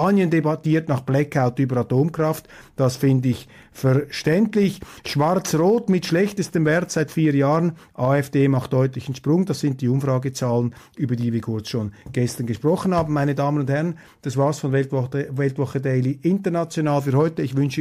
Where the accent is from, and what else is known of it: Switzerland